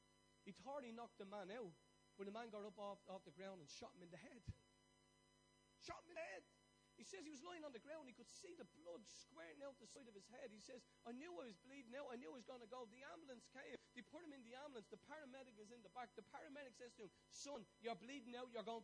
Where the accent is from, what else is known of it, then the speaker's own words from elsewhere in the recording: Ireland; So anyway, being Irish and nosy, I'm like, why?